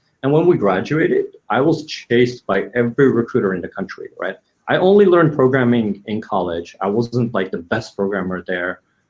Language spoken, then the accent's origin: English; Yerevan, Armenia; moved away as an adult; now in United States; Yeah, I was very much born in Yerevan, born and raised. I moved to the US for college, actually. So I grew up in Armenia And I was something like 18 or 19 when I moved to the US, and my entire family is still there.